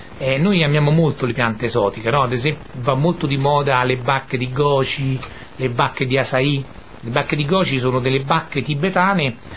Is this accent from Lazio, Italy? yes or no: yes; Maccarese, Lazio, Italy; Cioè io sono di Maccarese